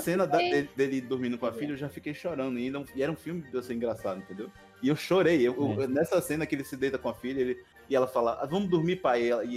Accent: Brazil; ainda mais que a gente é brasileiro, entendeu?

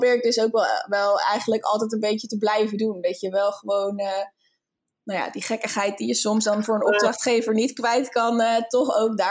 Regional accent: Leiden, South Holland, Netherlands; ik kom oorspronkelijk uit Leiden.

